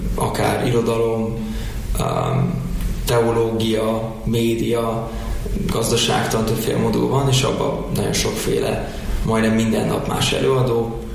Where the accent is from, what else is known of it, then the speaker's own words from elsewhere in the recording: United States; now in Hungary; Én amerikai magyar vagyok, onnan jöttem ide